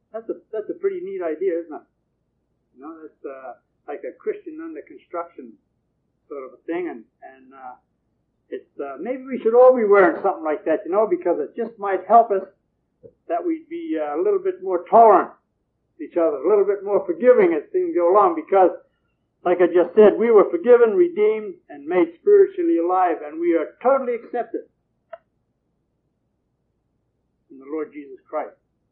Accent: New Zealand; now in Canada; when I came from New Zealand, and I spent the required number of years here, and I fulfilled all the other requirements that the country needed from me, then I became a Canadian citizen.

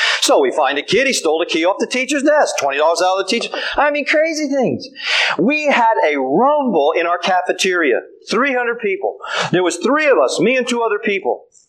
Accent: Virginia, United States; You know what a naught is? I come from Virginia.

